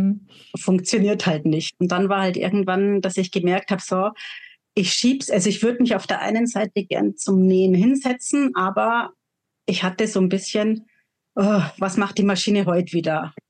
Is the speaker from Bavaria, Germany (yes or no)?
yes; Bavaria, Germany; Ich, wie die Anna gerade schon gesagt hat, ich komme aus Bayern zwischen München und Garmisch, bin noch 44 Jahre alt